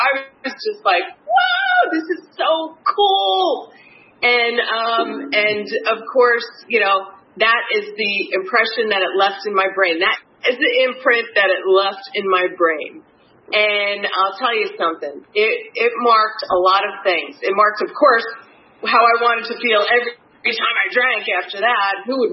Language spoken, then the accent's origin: English; New Jersey, United States; And I'm sure you can tell from my accent, I'm not a native Floridian. I'm from the great state of New Jersey. Woo! And I grew up in a big Irish Catholic family.